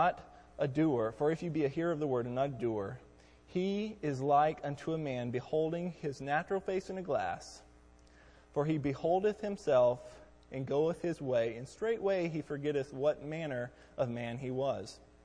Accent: Texas, United States; moved away; so I'm originally from Texas, so I definitely am more of a Texan than a Yankee

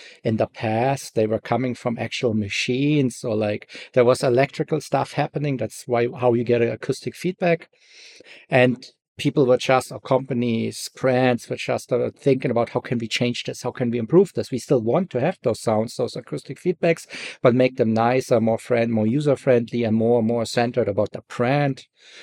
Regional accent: Germany; English is a second language; also born or lived in Ireland; as you can hear, I'm from Germany. Fortunately, I'm not there anymore. But back when I finished my master's in Ireland in music technology

